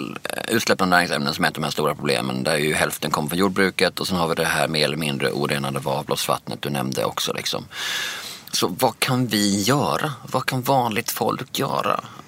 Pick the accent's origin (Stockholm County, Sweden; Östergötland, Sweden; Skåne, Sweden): Skåne, Sweden; Då, som skåning, undrar jag, vad händer med ålen? Vi gillar ju att äta ål i alla former. På julbordet finns det ju fortfarande ål i Skåne.